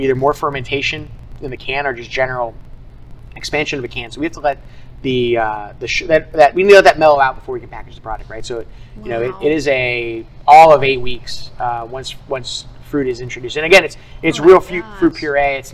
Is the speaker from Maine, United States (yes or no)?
no; Feather Sound, Florida, United States; I grew up in Feather Sound and went to all school until high school in like South St. Pete.